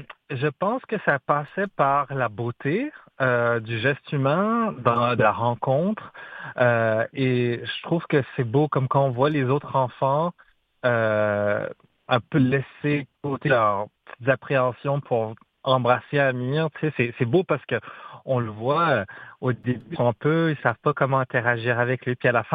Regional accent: Moncton, New Brunswick, Canada; Ben, moi, j'habite Moncton, je viens de Moncton et tout ça.

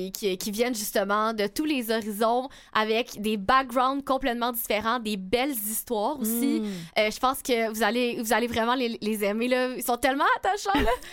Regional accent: Laval, Quebec, Canada; de Laval.

